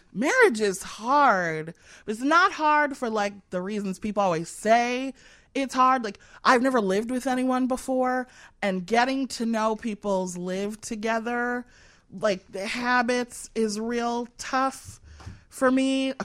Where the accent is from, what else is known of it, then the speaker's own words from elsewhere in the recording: Evanston, Illinois, United States; people who know that I'm from Evanston are going to get mad that we keep talking about Chicago because Chicagoans get real tight about that. But I did all of my work in Chicago.